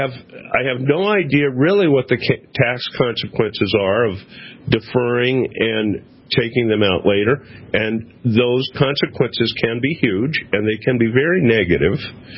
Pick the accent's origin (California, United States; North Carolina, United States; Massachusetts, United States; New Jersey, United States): California, United States; I like the seasons, Kate. I grew up in California. Of course, we had four seasons there, earthquake, flood, fire, and drought.